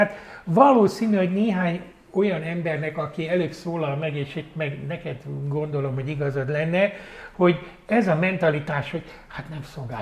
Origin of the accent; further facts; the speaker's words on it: Hungary; engem ilyen magyarként is megaláz ez az egész